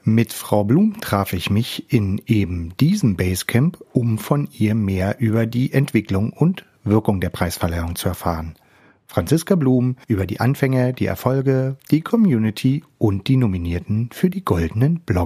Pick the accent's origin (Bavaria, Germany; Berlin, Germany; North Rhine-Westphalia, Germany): Berlin, Germany; habe ich mich natürlich als Berliner wahnsinnig gefreut